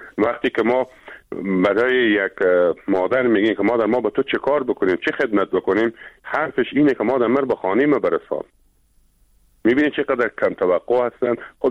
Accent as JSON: {"language": "Persian", "region": "Herat", "country": "Afghanistan", "said": "به عنوان یک هراتی سپاسگزاری ویژه همه عزیزانی دارم که در این راستا آمدن"}